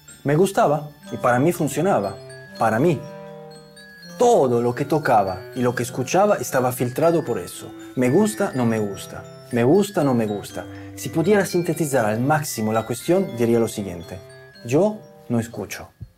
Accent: Italy; Spanish is a second language; Yo soy italiano.

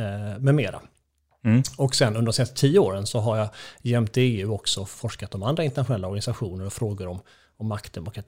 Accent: Lund, Skåne, Sweden; now in Stockholm, Sweden; Jag kommer ursprungligen från Lund

